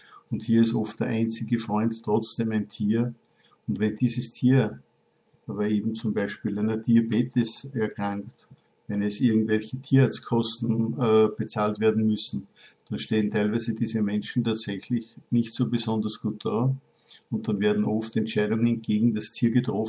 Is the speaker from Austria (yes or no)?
yes; Austria; Ich bin Österreicher, vielleicht hört man es auch.